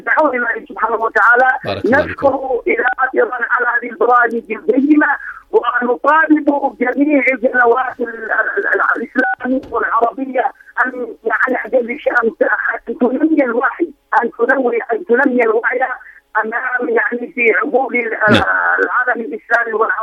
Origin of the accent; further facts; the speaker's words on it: Yemen; نحن كشعب يمني وكمسلمين